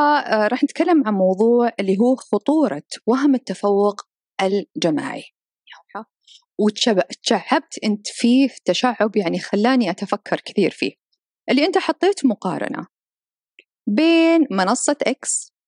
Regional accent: Saudi Arabia; وما كنت أدري أنا كسعودية وعايشة في هذا البلد أنه في الأحساء عندنا هذه المزارع

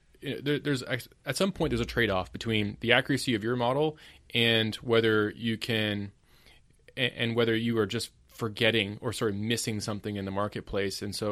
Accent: Canada; I'm from Canada

